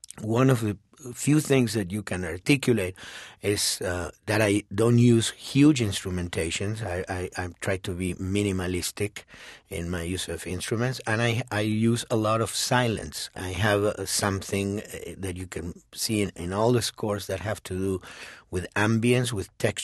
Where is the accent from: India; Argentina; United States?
Argentina; English is a second language; He's from Uruguay, I'm from Argentina, and we wanted to make this music